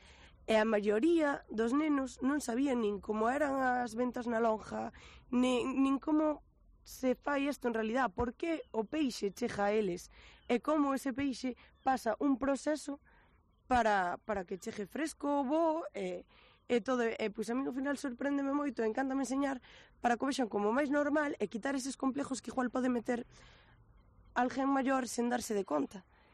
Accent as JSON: {"language": "Galician", "town": "Muros", "region": "Galicia", "country": "Spain", "said": "son de Muros, e nacín o 14 de agosto de 2000, teño 23 anos."}